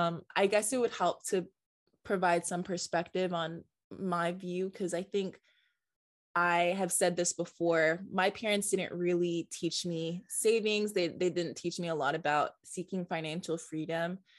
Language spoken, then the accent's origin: English; Atlanta, Georgia, United States; Because, you know, I'm from Atlanta.